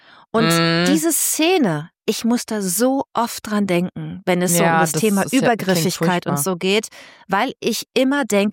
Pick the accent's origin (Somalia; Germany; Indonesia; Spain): Germany; North Germany; wie ich da das allererste Mal als Norddeutsche auf dem Oktoberfest war